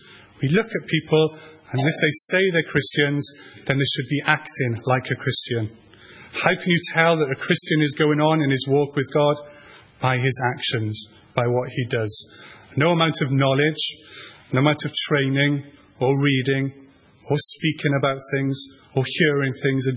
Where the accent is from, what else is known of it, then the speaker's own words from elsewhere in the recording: Bargoed, Wales, United Kingdom; accent: Valleys; to my old culture, which is the valleys in Bargoed, which is where I used to go to school. So if my valley accent starts coming back, I'm sorry